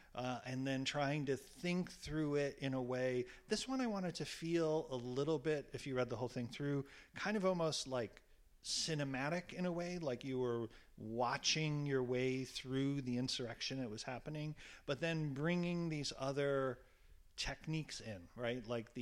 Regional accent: Buffalo, New York, United States; the racist massacre at Top Supermarket in Buffalo, my hometown.

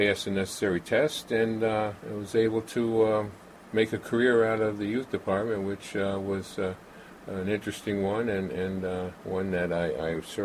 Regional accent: Hudson, United States; I had a great experience growing up in Hudson. Hudson was a great place, still is, of course, to grow up

